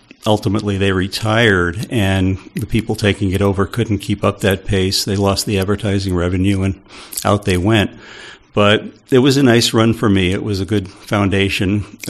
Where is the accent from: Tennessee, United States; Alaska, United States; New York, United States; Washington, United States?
New York, United States; New York City; Well, I grew up in New York City back in the 50s, and there were a lot of people there who were kind of different.